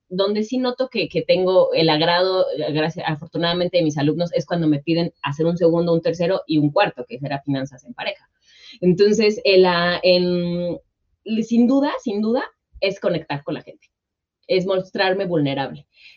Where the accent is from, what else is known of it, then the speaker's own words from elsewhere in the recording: Mexico; siendo mexicana en crisis, llevo 37 años, ¿no? Todos los que vivimos en Latinoamérica hemos crecido con crisis